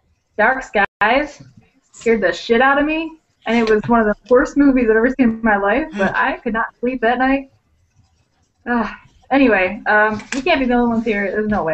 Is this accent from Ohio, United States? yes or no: no; New York, United States; now in Oklahoma, United States; I'm from New York originally, but I moved here to Oklahoma.